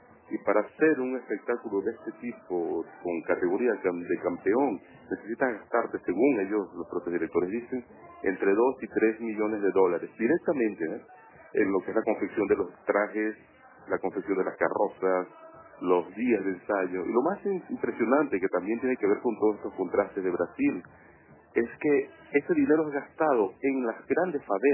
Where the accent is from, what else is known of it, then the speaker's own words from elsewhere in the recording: Venezuela; Yo soy venezolano.